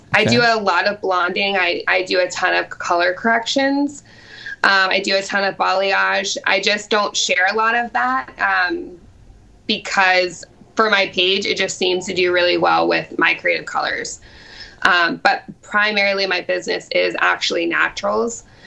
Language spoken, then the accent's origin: English; Norfolk, Virginia, United States; So I'm a local. I grew up in Norfolk, Virginia, which is just one of the seven cities, you know, part of Chesapeake.